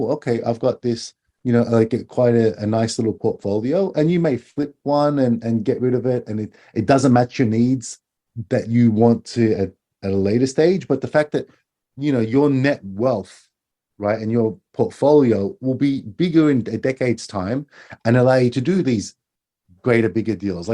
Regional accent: Australia; now in Japan; I'm Australian

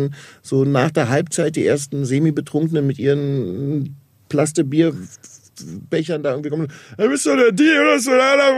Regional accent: Berlin, Germany; weil ich Berliner bin

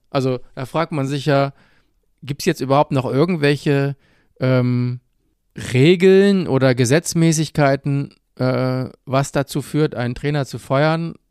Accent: Kiel, Schleswig-Holstein, Germany; Wir als Kieler können es ja auch mal umdrehen.

